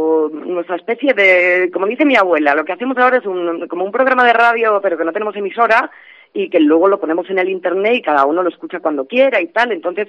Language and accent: Spanish; Sacramenia, Castile and León, Spain; vi que lo que yo necesitaba era eso, volver a mi pueblo, volver a Sacramenia, estar con mis abuelos y recargar esa energía necesaria en lo que viene a ser mi hogar.